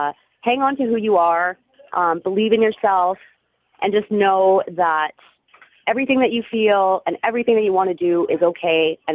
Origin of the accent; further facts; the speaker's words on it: Thunder Bay, Ontario, Canada; No, I grew up in Thunder Bay, Ontario, actually.